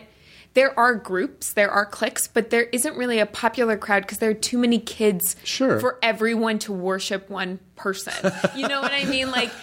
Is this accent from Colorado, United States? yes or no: yes; Colorado, United States; I'm from Colorado, so I know what you mean. But Colorado, even the winter there is so benign.